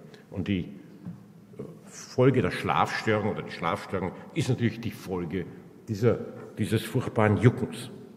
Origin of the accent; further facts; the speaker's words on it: Vienna, Austria; so wie man bei uns in Wien sagt, im Wiegelwogel ist